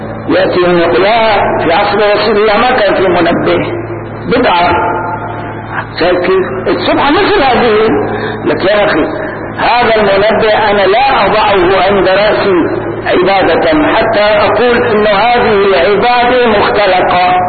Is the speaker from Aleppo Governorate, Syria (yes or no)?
no; Damascus, Damascus Governorate, Syria; أما الشكر فهو أن الله عز وجل جعل في بلدتنا لا سيما دمشق هذه مجالس ذكر أحسن